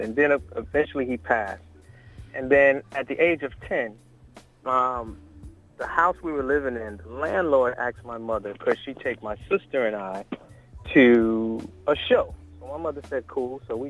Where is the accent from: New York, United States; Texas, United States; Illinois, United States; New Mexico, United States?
New York, United States; Mount Vernon; I am from a great, huge town that's 4 square miles called Mount Vernon, New York.